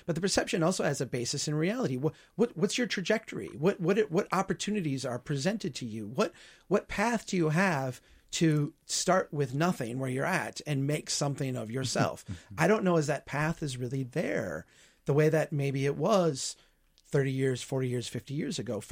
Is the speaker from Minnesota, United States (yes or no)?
yes; Brainerd, Minnesota, United States; if you're 20 years old and you're living in my hometown of Brainerd, something's wrong.